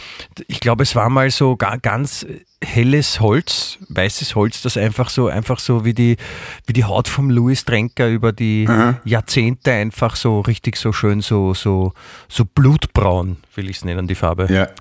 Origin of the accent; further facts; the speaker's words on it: Vienna, Austria; vielleicht kann man sich als Wiener kann man sich ja gut dran festhalten, dass woanders es den Leuten auch schlecht geht.